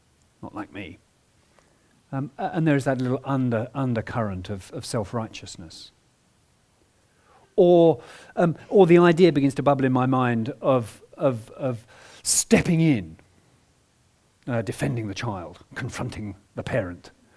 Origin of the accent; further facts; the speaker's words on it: United Kingdom; yes, I'm British and I'm quite reserved